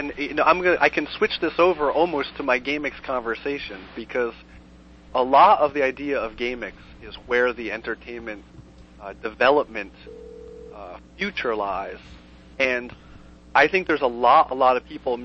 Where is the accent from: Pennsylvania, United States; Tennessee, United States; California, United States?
Pennsylvania, United States; Scranton; now in New Jersey, United States; But I'm normally from Scranton.